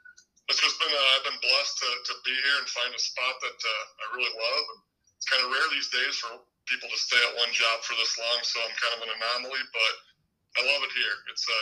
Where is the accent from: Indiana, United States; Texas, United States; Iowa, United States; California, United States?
Iowa, United States; Dyersville; I'm kind of from the suburbs. I'm out from Dyersville. Went to Dyersville Beckman and was a mid-80s student athlete out there.